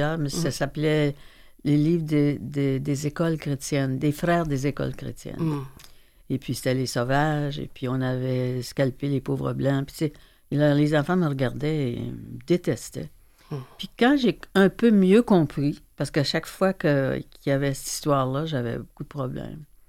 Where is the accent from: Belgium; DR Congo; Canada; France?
Canada; Trois-Rivières, Quebec; Après ça, j'ai été à Trois-Rivières avec mes parents. J'allais à l'école à Trois-Rivières.